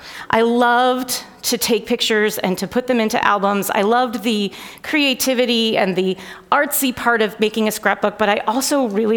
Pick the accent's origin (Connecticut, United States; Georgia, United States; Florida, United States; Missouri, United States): Connecticut, United States; now in Ohio, United States; I grew up in Connecticut, very close to Massachusetts.